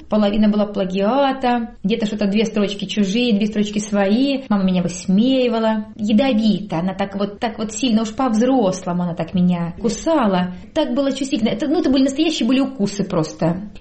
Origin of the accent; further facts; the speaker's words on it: Penza, Penza Oblast, Russia; я коренная пенчанка и горжусь своим местом, и хочу, чтобы жила здесь и я, и мои дети, и внуки